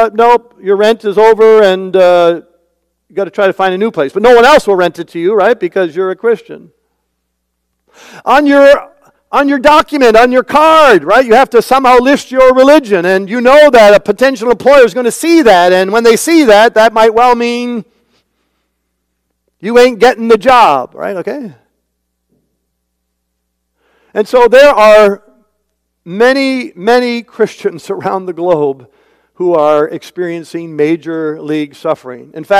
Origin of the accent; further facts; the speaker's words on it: Canada; I come from Canada originally, and Canada is increasingly ruthlessly secular.